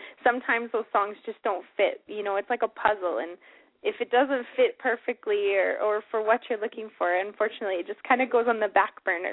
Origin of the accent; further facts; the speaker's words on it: Yorkton, Saskatchewan, Canada; And when they came through, it actually came through my hometown, Yorkton, Saskatchewan, back when I was about 12 years old.